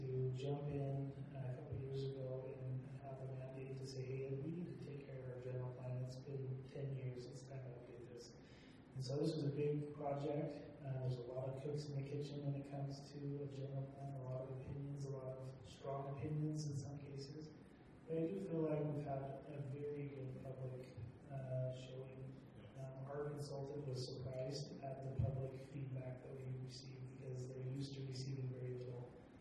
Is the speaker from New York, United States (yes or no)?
no; North Logan, Utah, United States; I grew up in North Logan, and North Logan is home for me, but I did take a path away from Utah to get education.